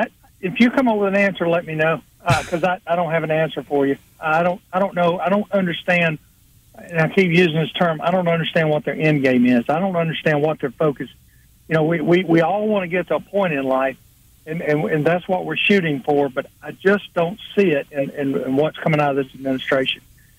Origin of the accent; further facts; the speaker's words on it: United States; especially being an American, because it's in our DNA to want to win, and try to improve and do better.